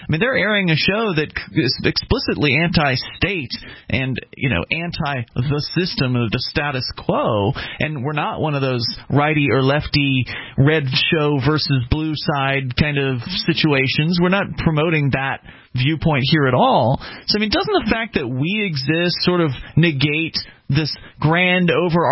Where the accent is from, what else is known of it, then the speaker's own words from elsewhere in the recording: Sarasota, Florida, United States; I'm from Sarasota originally in Florida, so the west coast just south of Tampa.